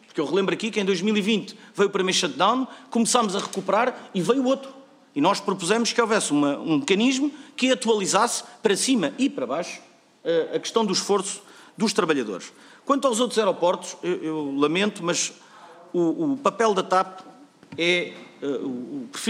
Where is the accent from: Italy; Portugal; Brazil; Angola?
Portugal; Eu sou português, com muito orgulho.